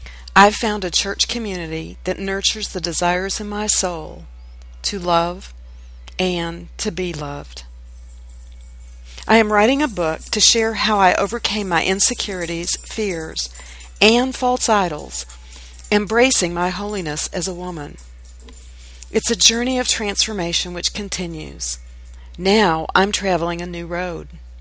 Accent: Geneseo, New York, United States; now in Nashville, United States; I grew up in Geneseo, New York, in the Finger Lakes region of upstate New York, and now reside in Nashville, Tennessee.

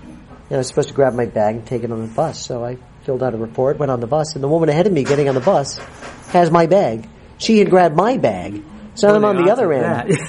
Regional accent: Long Beach, California, United States; Back in L.A., in my hometown, Long Beach.

